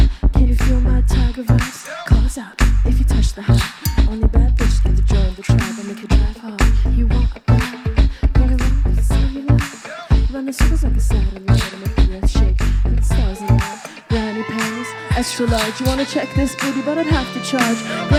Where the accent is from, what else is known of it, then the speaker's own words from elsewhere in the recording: Iran; now in Berlin, Germany; So I'm from Iran, and I moved to Berlin about 6 years ago.